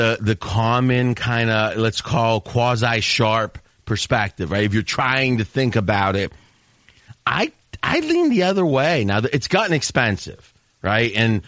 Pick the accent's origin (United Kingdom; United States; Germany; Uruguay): United States; Pittsburgh, Pennsylvania; Remember, I grew up around Pittsburgh, so I know how it feels where come November 5th, you know, come October 20th to February 20th, it's like just unrelenting cold.